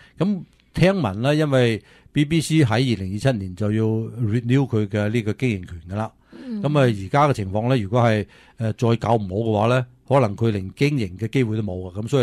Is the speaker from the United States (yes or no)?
yes; United States; 其实我哋美国人又好